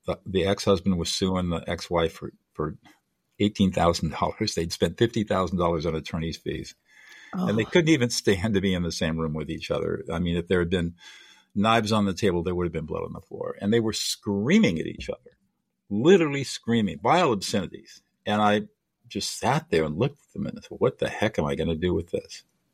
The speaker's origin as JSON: {"language": "English", "region": "California", "country": "United States", "tie": "born there", "said": "Very briefly, I was born in Southern California into affluence and privilege, but I was born with severe disabilities."}